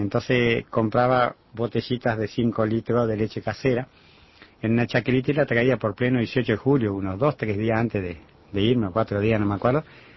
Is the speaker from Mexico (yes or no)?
no; Paysandú, Uruguay; also born or lived in Young; Y bueno, y también los vendo, aunque nací en Río Negro, ¿no? Justo donde está el problema ahora de Bosnia, nací en Yun. Pero a los 11 años me fui a Paysandú.